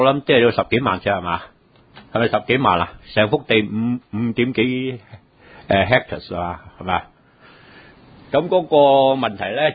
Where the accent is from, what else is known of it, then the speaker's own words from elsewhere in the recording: Tai Po Mei, New Territories, Hong Kong; 我大埔尾原居民代表嚟嘅吓，土生土长。